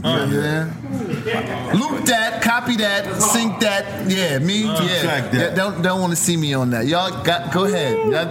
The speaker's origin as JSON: {"language": "English", "town": "Rochester", "region": "New York", "country": "United States", "tie": "born or raised there", "said": "But you in Rochester, my hometown"}